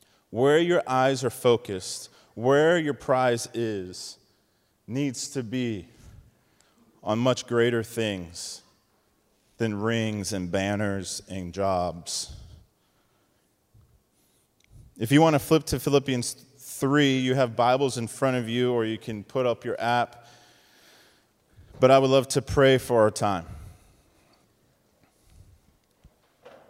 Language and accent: English; Colorado, United States; also born or lived in Indiana; I grew up in Colorado, went to school in Indiana